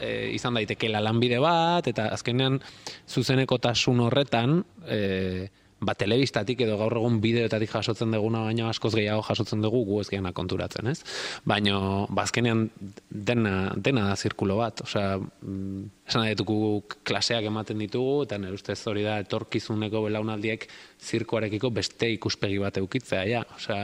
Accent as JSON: {"language": "Basque", "town": "Zarautz", "region": "Basque Country", "country": "Spain", "said": "ni zarauztarra naiz, eta hemen Gipuzkoan ontara dedikatzeko"}